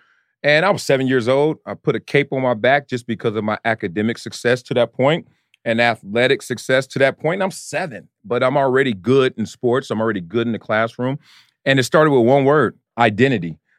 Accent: Compton, California, United States; I'm from Los Angeles, Compton, California. So obviously we know about the adversity in the neighborhood, the gangs, the poverty.

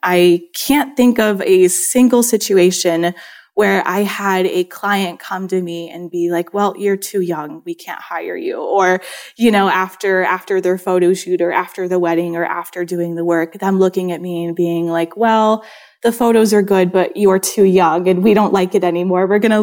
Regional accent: Indianapolis, Indiana, United States; now in San Diego, United States; So I moved to San Diego from Indianapolis, Indiana, almost 2 years ago now. And my entire time in Indiana, I never had my own commercial space.

